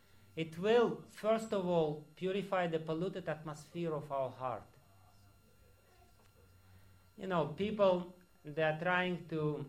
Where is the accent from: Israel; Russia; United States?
Russia; You know, I'm coming from Russia.